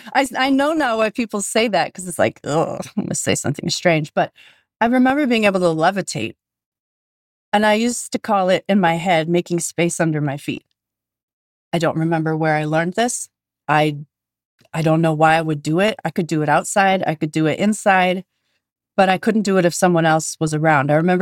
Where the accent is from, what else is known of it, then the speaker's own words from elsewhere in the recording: Superior, Wisconsin, United States; And my parents were young. So I grew up in Superior, Wisconsin. And my parents didn't have a car.